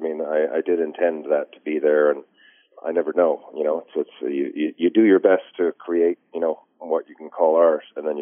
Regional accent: Newfoundland and Labrador, Canada; I would be excommunicated as a Newfoundlander

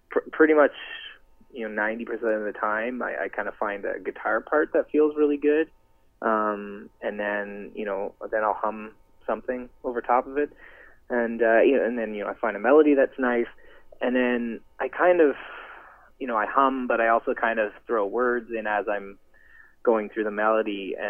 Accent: Orillia, Ontario, Canada; So I'm from Orillia, Ontario, and in Orillia

